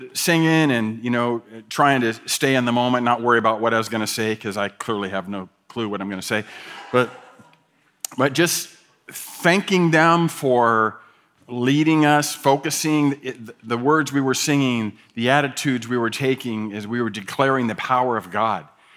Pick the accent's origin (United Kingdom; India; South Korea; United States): United States; Ohio; I grew up in Ohio, central western Ohio, a very agricultural area there in the Midwest. And for some of our years, we lived in the country, and other years, we lived in town.